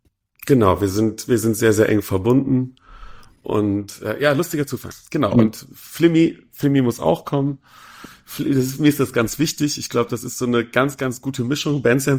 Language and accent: German; Cologne, North Rhine-Westphalia, Germany; Richtig, im Köln-Bonner Raum.